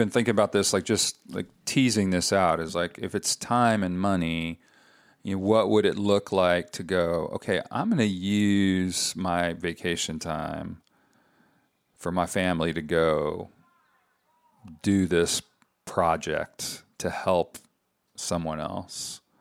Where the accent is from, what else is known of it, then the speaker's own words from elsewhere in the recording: United States; born there; I'm so glad I was born in America.